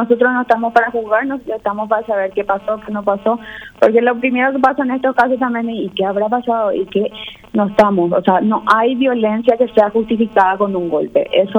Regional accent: Paraguay; La verdad que el como paraguayo nos caracteriza luego también, creo, la solidaridad

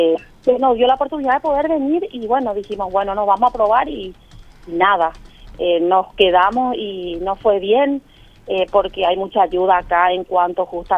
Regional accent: Paraguay

